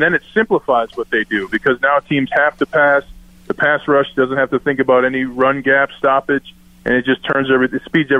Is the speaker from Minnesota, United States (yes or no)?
yes; Minnesota, United States